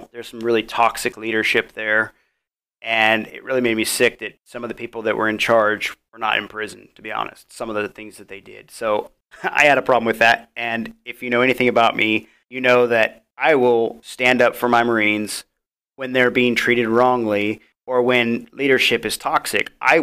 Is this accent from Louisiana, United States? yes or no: no; Auburn, Washington, United States; So I came back to my hometown, Auburn, Washington, and then I moved to Umclaw. So I am now in Washington State.